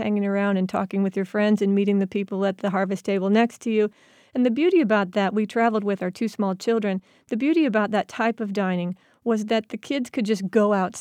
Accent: Midwest, United States; We're from the Midwest, and we'll eat anything pretty much.

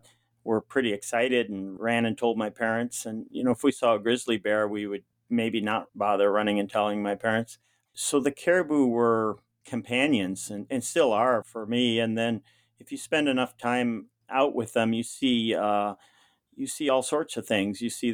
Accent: Alaska, United States; It's not my hometown. I grew up about 150 river miles east of here. Then the closest village was the Inupiaq village of Ambler, a couple hundred people, about 25 miles from the sod igloo where I was born and raised.

